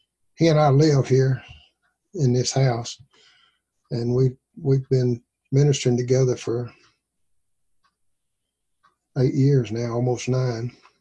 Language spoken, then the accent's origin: English; Arkansas, United States; I'm originally from Arkansas. I don't know if you could tell or not, but they say I have an accent, but I don't believe I do.